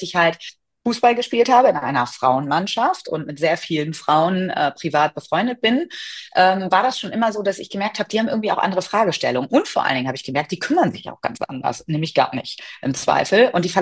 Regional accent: Oldenburg, Lower Saxony, Germany; ich komme aus Oldenburg, also bin da aufgewachsen

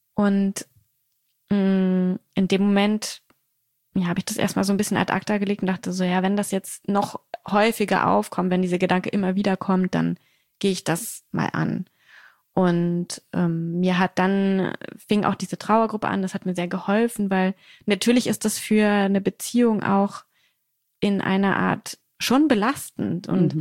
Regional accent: Berlin, Germany; Ich wohne hier in Berlin mit meinem Mann und meinen Kindern und ich bin auch in Berlin aufgewachsen, bis ich 12 war. Das heißt, ich habe schon Bezug zu dieser Stadt, aber meine Eltern, mein Bruder wohnen hauptsächlich in Osnabrück, also weit weg.

